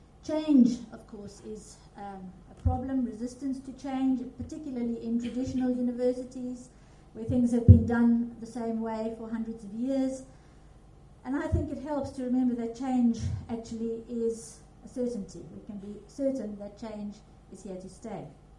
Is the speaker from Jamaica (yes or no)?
no; South Africa; now in United Kingdom; I come from South Africa, so on the right-hand side, those are the terms that I was used to using